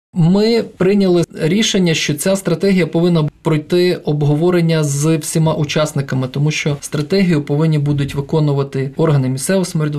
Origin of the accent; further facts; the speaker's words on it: Lviv, Lviv Oblast, Ukraine; born there; now in Kyiv, Ukraine; Я народився у Львові, але більшу частину свого життя я вже прожив у Києві, і для мене і Львів, і Київ – рідні міста